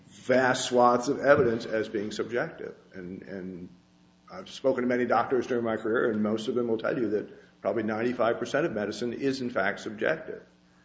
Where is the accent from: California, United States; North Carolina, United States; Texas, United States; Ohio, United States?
North Carolina, United States; Durham; I'm from Durham, North Carolina